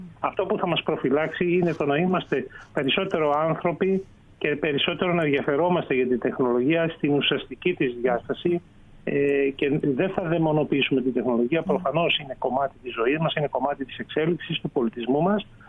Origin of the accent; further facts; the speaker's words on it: Central Macedonia, Greece; όπως εδώ στην πατρίδα μου πάνω στην Πέλα.